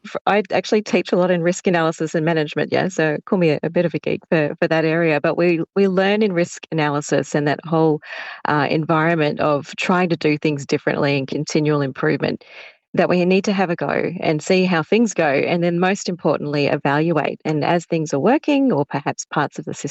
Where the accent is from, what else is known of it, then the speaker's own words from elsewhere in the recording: Mauritius; Actually, I'm from Mauritius, Patricia.